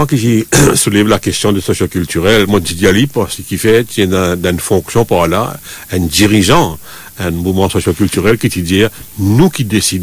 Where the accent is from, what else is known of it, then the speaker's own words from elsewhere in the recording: Mauritius; Moi, je suis mauricien, je suis là, je suis vivre, je suis comme mauricien.